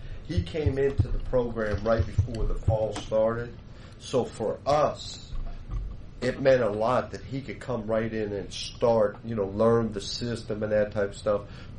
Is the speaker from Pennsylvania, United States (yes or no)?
yes; Pittsburgh, Pennsylvania, United States; Well, you can tell from my accent. I'm from the south side.